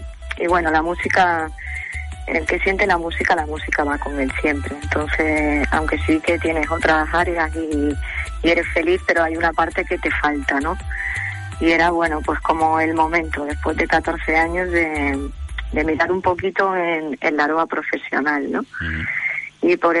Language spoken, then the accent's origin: Spanish; Barcelona, Catalonia, Spain; moved away as an adult; now in Las Palmas de Gran Canaria, Spain; yo soy de Barcelona y me vine a vivir hace 10 años a Las Palmas de Gran Canaria.